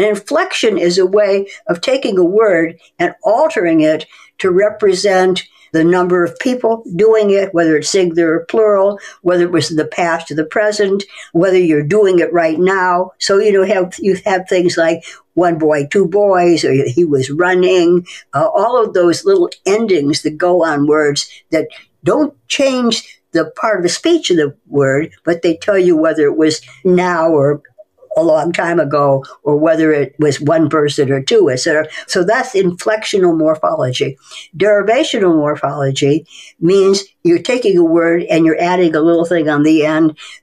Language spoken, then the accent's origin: English; Cleveland, Ohio, United States; born there; I was born in Cleveland, Ohio, the daughter of immigrants from Hungary.